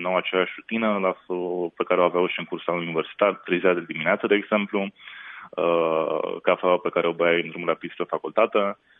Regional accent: Pașcani, Iași County, Romania; Eu sunt din Pașcani.

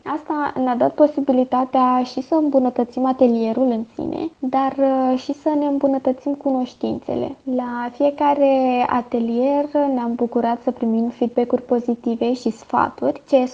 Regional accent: Vidra, Vrancea County, Romania; moved away; Eu sunt din Vidra, județul Vrancea. Acolo m-am născut și am petrecut copilăria, unde am amintiri foarte frumoase și liniștite, dar sunt plecată de mult timp din România, de aproximativ 16 ani. În străinătate m-am stabilit cu familia

